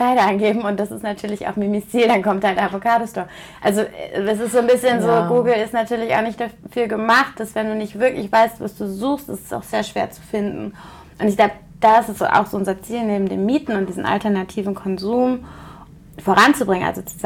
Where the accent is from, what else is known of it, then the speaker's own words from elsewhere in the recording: Cologne, North Rhine-Westphalia, Germany; ich komme ja aus Köln